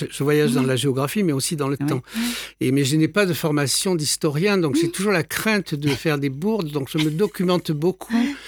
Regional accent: Auvergne-Rhône-Alpes, France; Oui, je suis né en Ardèche, donc j'ai connu une enfance rurale.

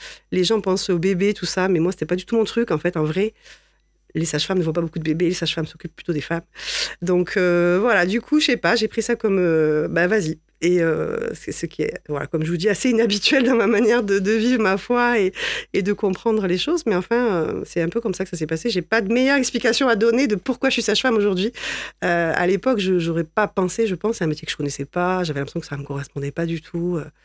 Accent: Alès, Occitanie, France; Donc, j'ai grandi à Alès. Mes parents sont à l'église réformée, l'église protestante unie aujourd'hui. Donc, j'ai grandi dans ce milieu-là.

